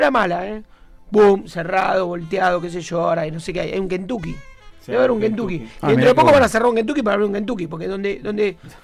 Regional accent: Buenos Aires, Argentina; Barrio, por los que somos de Buenos Aires.

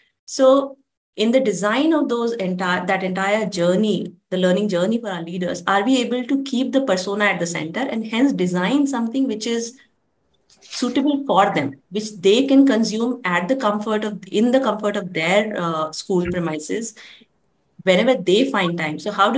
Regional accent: Bihar, India; I was growing up in Bihar in the 90s when, you know, the socio-political environment was not so conducive

